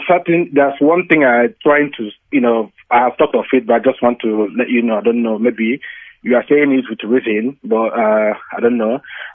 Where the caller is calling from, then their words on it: Luton, East of England, United Kingdom; Good evening. … I'm calling from Luton, UK.